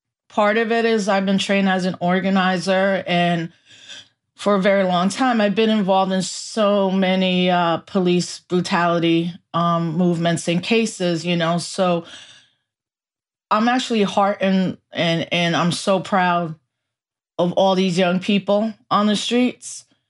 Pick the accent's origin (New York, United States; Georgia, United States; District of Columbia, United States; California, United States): New York, United States; New York City; born there; I was born in the Bronx while the Bronx was burning. I had to go to college to even understand why we as Puerto Ricans were American citizens.